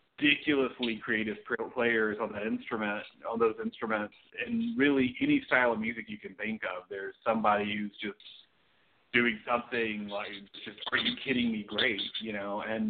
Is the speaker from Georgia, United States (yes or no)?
yes; Atlanta, Georgia, United States; I grew up outside Atlanta, so at that time Fox 97.1 played music from the 50s and 60s.